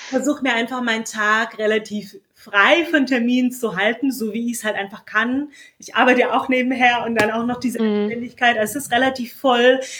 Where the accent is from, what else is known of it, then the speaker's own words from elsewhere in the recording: Belarus; ich bin in Weißrussland aufgewachsen